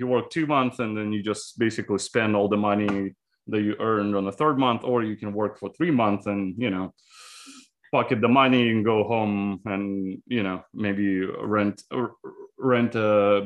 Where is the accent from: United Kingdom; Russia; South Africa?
Russia; Siberia; now in United States; I mean, if you go there, you'll probably think it's a very desolate place, you know. But it's a small town, kind of stuck in post-Soviet times.